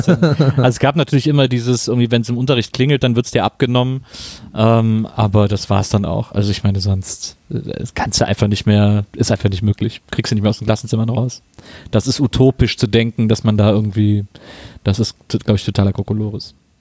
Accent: Wesseling, North Rhine-Westphalia, Germany; einen Abi-Jahrgang bei uns in Wesseling damals an der Schule, da hat den, glaube ich, sogar mein Bruder geholfen, hat nachts die Schule zugemauert.

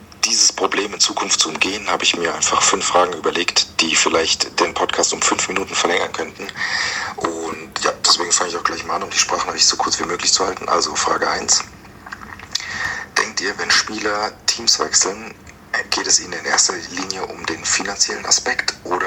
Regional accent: Hesse, Germany; ich komme aus Hessen.

